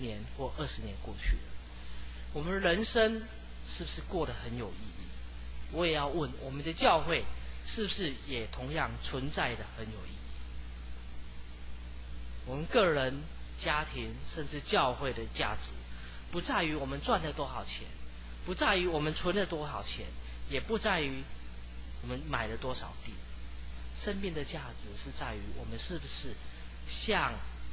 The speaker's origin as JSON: {"language": "Chinese", "region": "Tainan", "country": "Taiwan", "tie": "born or raised there", "said": "我是在台南长大的，我回到我的家乡，我小时候长大的地方去的时候"}